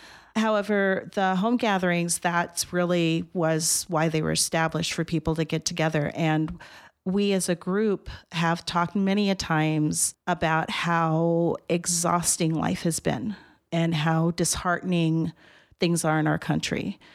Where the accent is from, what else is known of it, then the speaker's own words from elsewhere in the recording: Los Angeles, California, United States; also born or lived in Bay Area / Reno; now in Humboldt County, United States; I grew up in Los Angeles and then in the Bay Area, and then we lived in Reno for about 20 years.